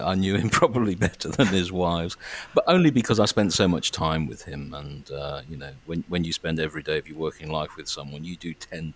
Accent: Wales, United Kingdom; we were fellow Welshmen. You know, I'm Welsh, he was Welsh.

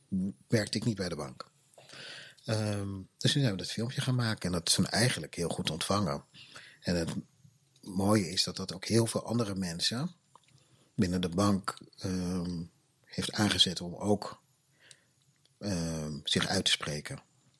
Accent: Netherlands; ik ben opgevoed in Nederland met mijn kleur en met alle ervaringen die daarbij horen.

